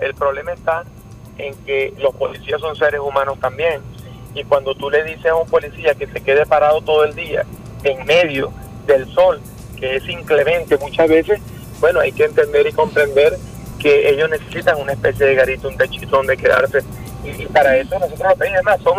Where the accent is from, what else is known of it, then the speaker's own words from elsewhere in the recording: Venezuela; Nosotros somos pues venezolanos